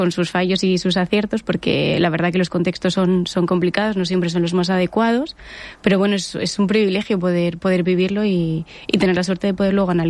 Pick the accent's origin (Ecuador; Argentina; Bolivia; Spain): Spain; es una suerte como española poder participar con el resto de mis compañeros y mis compañeras